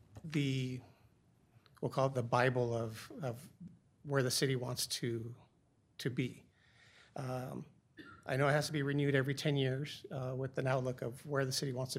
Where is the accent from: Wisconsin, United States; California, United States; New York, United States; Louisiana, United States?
California, United States; Hacienda Heights; now in La Habra, United States; I grew up in Hacienda Heights, and a lot of my friends lived here in La Habra.